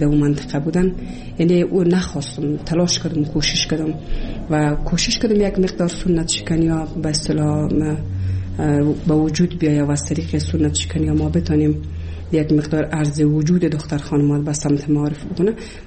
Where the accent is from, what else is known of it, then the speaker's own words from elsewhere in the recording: Kabul, Afghanistan; also born or lived in Bamyan; از ولسوالی شیبر ولایت بامیان هستم. در سال 1356 در یک خانواده روشن فکر ما در ولایت کابل به دنیا آمدم و تحصیلات خودم در کابل و پایان رسادم تا صنف 12 را